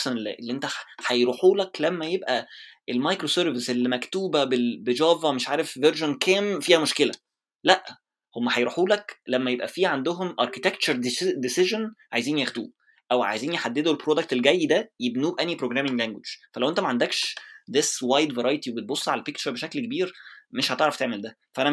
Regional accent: Egypt; there is a bigger maturity في building startups عن اللي موجود عندنا في مصر. انا كنت already اشتغلت في مصر في اكتر من startup

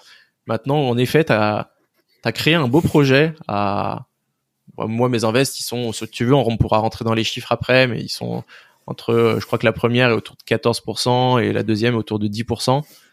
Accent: Île-de-France, France; moi, je suis de l'Est parisien. Il y a Disney justement qui est pas très loin.

